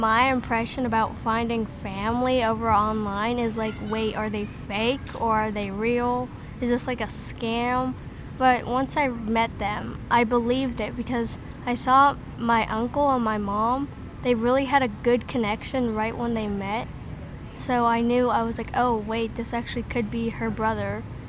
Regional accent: California, United States; also born or lived in Guatemala; now in Missouri, United States; Well, I was born in Guatemala, but I'm from the state of California, but we moved to Missouri about a year ago.

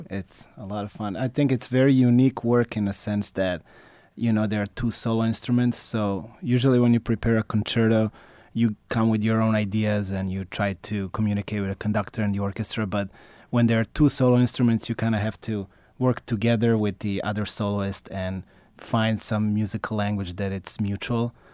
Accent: Belgrade, Serbia; English is a second language; moved away as an adult; also born or lived in Norway; now in United States; I grew up in Serbia in Belgrade, and I did my undergraduate degree there. Then I moved for a few years to Norway, where I did a master's degree, and then after that I came to Michigan.

